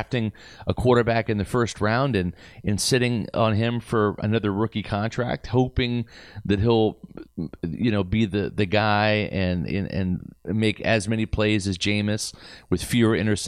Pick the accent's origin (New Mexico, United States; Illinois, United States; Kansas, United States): Kansas, United States; I'm from Kansas, if it doesn't oink, moo, or cluck, I don't touch it.